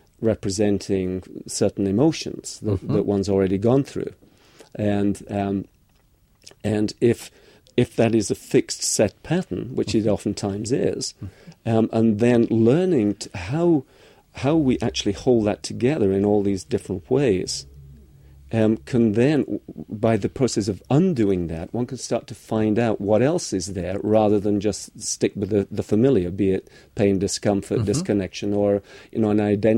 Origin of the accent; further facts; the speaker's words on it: England, United Kingdom; Don't forget I'm English.